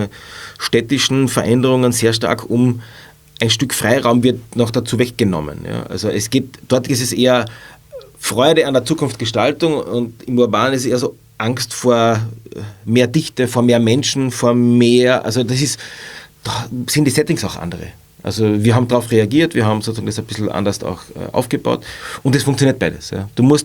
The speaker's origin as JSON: {"language": "German", "region": "Carinthia", "country": "Austria", "said": "Ich habe damals schon als Studierender in meinem Ort, wo ich herkomme, in Kärnten, in den Bergen"}